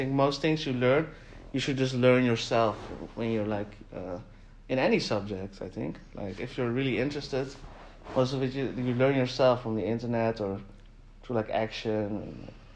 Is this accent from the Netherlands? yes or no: yes; northern Netherlands, Netherlands; also born or lived in Algeria / Utrecht; So, like, I'm still pretty young, but like I grew up in the northern part of the Netherlands, and my young adulthood, the last few years I've lived more in the city of Utrecht though, which is in the central part of the Netherlands. It's also a more bigger city.